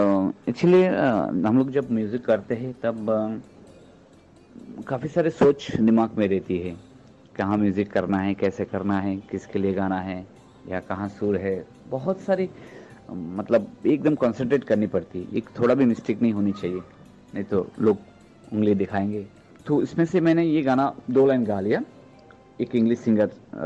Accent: Karimganj, Assam, India; मैं ना बंगाल से हूँ ना उड़ीसा से, मैं असम से हूँ। असम एक छोटा सा शहर है करीमगंज, तो वहीं से

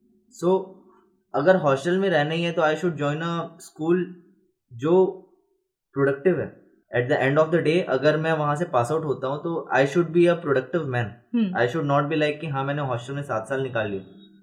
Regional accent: Gataura, Chhattisgarh, India; मैं गतौरा से बिलोंग करता हूँ, क्लास 1st, 2nd और 3rd मैंने किया है सरस्वती शिशु मंदिर जयराम नगर से

